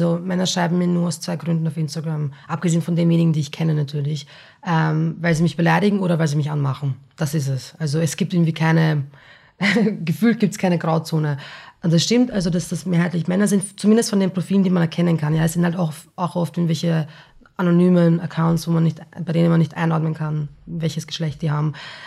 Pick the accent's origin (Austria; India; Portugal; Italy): Austria; Baden, Lower Austria; born there; Und ich bin so, wohin, ich bin in Baden bei Wien geboren.